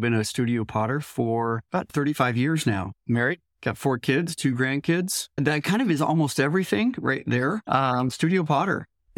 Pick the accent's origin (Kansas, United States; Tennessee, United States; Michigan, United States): Kansas, United States; Gardner; Pretty much. I grew up in Gardner, which is the town right now. I moved a mile and a half from where I grew up.